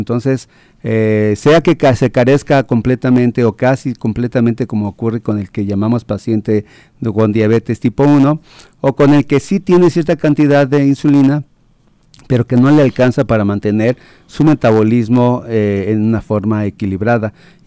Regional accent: Mexico City, Mexico; born there; now in Jalisco, Mexico; nací en la Ciudad de México ya hace algunos ayeres, acabo de cumplir en marzo 65 años y en el pueblo de La Candelaria ya está mi familia

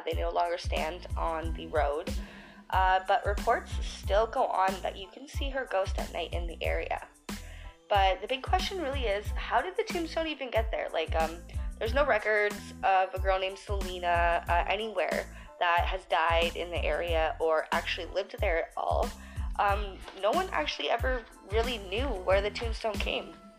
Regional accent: Ontario, Canada; I'm from Ontario, so I figured I would choose something that was from where I was from.

